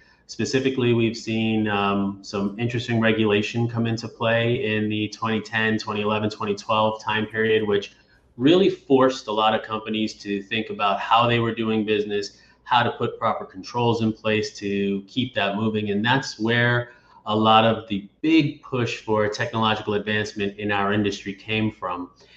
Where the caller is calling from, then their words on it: Miami, Florida, United States; I'm connecting from Miami, yes. It from is Miami, yes. 80 degrees here.